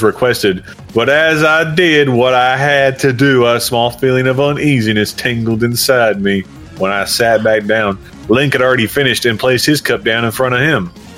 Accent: Texas, United States; born there; I may have Welsh heritage, but I was born in Texas, so America.

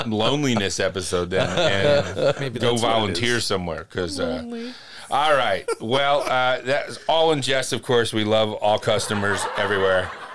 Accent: Philadelphia, Pennsylvania, United States; But maybe that's because I'm from Philly.

